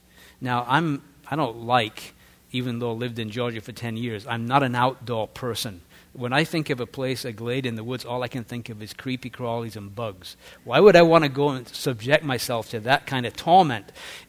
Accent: England, United Kingdom; And I love to say this, being an Englishman

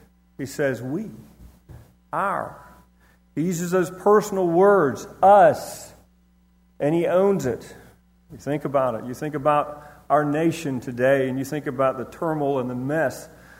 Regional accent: United States; I'm an American, right? I'm part of this nation.

